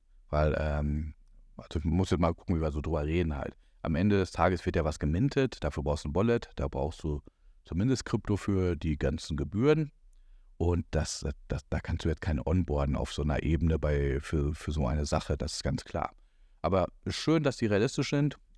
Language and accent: German; Dortmund, North Rhine-Westphalia, Germany; Und was in meinem Fall, ich bin ja auch Dortmunder